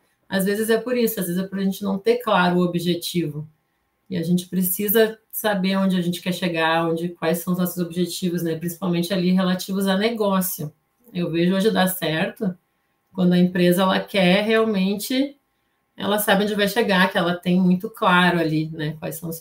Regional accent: Porto Alegre, Rio Grande do Sul, Brazil; aqui do Rio Grande do Sul, sou de Porto Alegre.

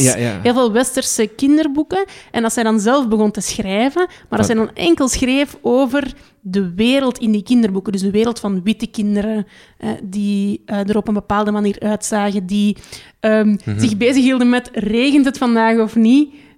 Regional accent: Nigeria; Ik kom wel terug naar Nigeria, het land waar ik geboren ben, waar ik ben opgegroeid

